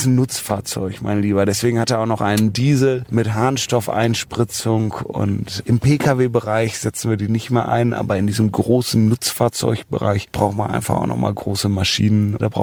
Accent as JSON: {"language": "German", "town": "Cologne", "region": "North Rhine-Westphalia", "country": "Germany", "said": "als Kölner"}